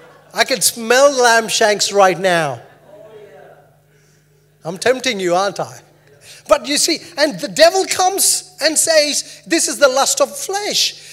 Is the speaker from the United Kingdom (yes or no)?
no; India; I come from India.